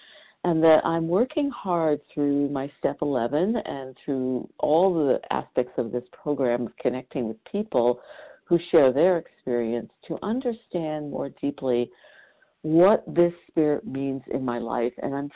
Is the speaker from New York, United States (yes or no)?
no; Kirkland, Washington, United States; I'm from Washington State in Kirkland outside of Seattle.